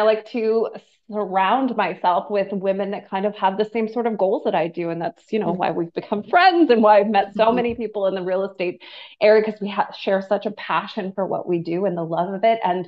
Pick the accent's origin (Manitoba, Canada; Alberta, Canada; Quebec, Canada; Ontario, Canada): Ontario, Canada; Port Dover; also born or lived in Sarnia / Cochrane; now in Owen Sound, Canada; So I grew up in Norfolk County, so that's Port Dover, Ontario, and then my husband works for Ontario Power Generation, so I've had the joys of moving across the province. I've been based out of Sarnia, and then we were as far as Cochrane